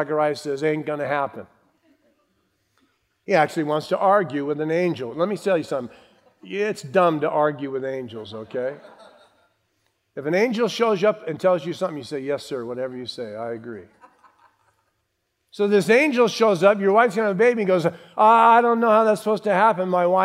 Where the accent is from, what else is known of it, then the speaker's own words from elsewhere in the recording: San Bernardino, California, United States; I grew up in San Bernardino, California, and I pastored there for 39 years.